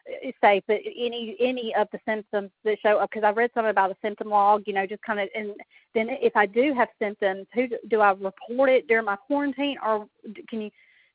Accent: Alabama, United States; County, the Baldwin County Health Department, because I'm from Baldwin County.

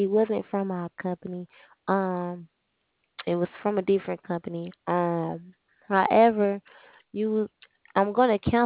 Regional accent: California, United States; I'm from California.

